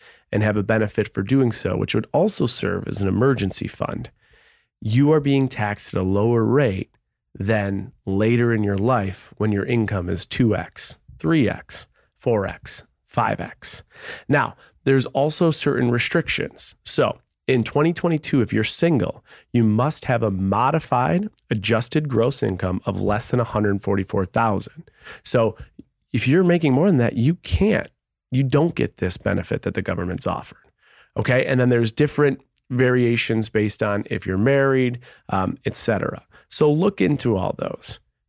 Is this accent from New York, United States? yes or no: yes; Buffalo, New York, United States; I grew up in Buffalo, small town. The idea of going to New York City and trying to work for Wall Street was always like the dream.